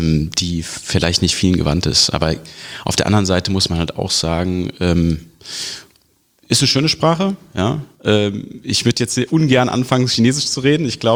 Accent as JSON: {"language": "German", "town": "Wiesbaden", "region": "Hesse", "country": "Germany", "tie": "born or raised there", "said": "ich will auf jeden Fall zurück in meine Heimatstadt Wiesbaden"}